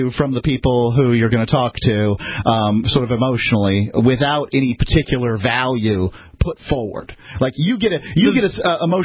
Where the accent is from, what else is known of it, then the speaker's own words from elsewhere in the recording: Florida, United States; So this is how people in the South, and I'm from Florida, and as are you